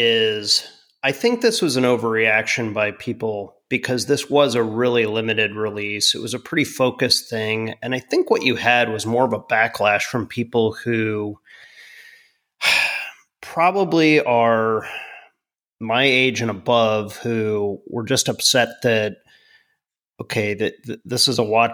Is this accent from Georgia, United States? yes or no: no; Florida, United States; So when I grew up in South Florida, all my friends, literally